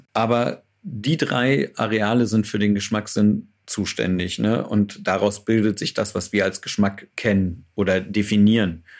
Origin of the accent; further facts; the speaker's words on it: East Germany, Germany; ich bin ein Kind des Ostens.